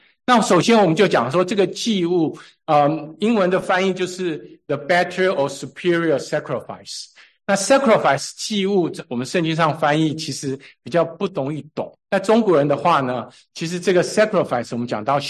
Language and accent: Chinese; Taiwan; 我从小是在那个台湾乡下长大